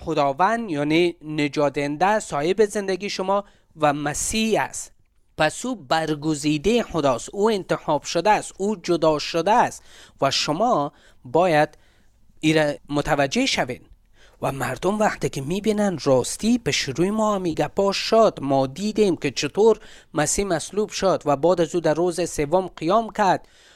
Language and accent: Persian; Afghanistan